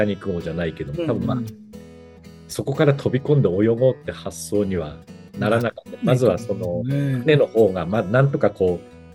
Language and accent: Japanese; Ibaraki, Japan; 僕の田舎、まあ、茨城なんですけども